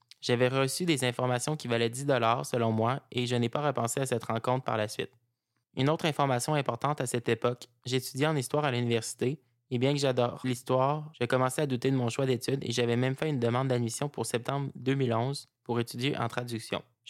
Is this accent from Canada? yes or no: yes; Gatineau, Quebec, Canada; Je viens de Gatineau et j'étudiais à l'Université d'Ottawa.